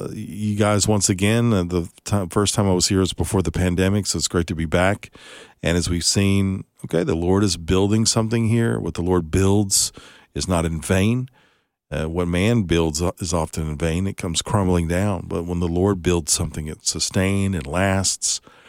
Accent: California, United States; also born or lived in Dallas / Alabama; I was born in Dallas. We moved to California, so kind of all over.

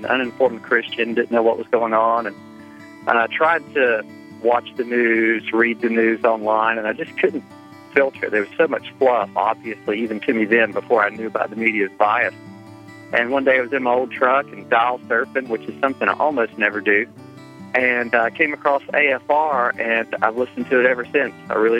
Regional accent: North Carolina, United States; I'm from North Carolina.

